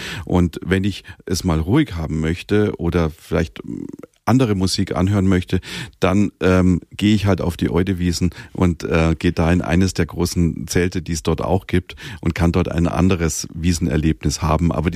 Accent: Munich, Bavaria, Germany; ich fühle mich da wirklich auch als Bayer, als Münchner

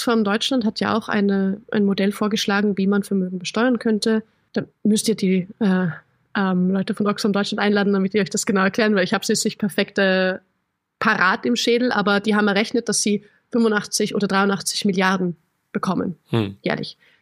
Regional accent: Austria; Wir in Österreich haben gar keine Erbschaftssteuer.

